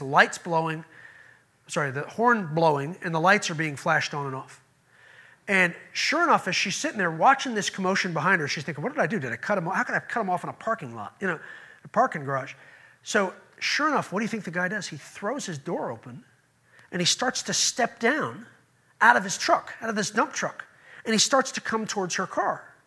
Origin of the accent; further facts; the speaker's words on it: Yonkers, New York, United States; she could jump onto what would be the Cross Westchester Expressway to go south towards Yonkers, my hometown.